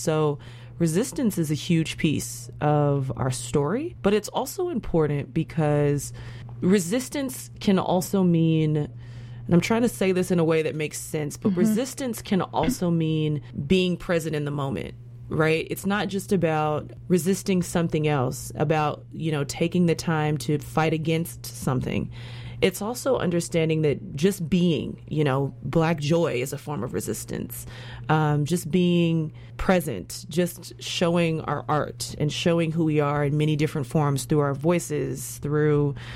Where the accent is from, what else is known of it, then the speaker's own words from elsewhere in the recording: Memphis, Tennessee, United States; moved away as an adult; I'm actually from the United States. I'm from Memphis, Tennessee, and moved here about 2.5 years ago.